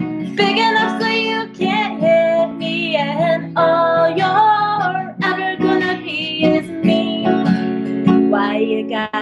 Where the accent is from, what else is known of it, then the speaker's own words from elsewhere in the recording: Montana, United States; Well, I'm from Montana, so I'm going to play you a country tune.